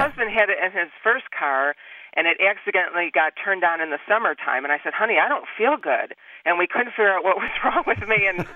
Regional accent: Rochester, New York, United States; I'm from Rochester, New York, so I know cold.

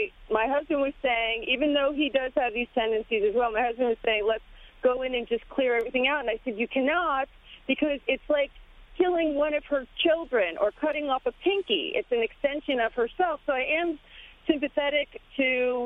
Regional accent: Middletown, New Jersey, United States; I'm from Middletown, New Jersey.

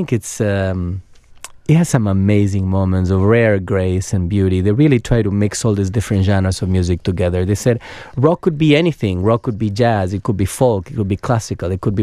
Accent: Buenos Aires, Argentina; Growing up in Buenos Aires, I had an older brother, 9 years older than me.

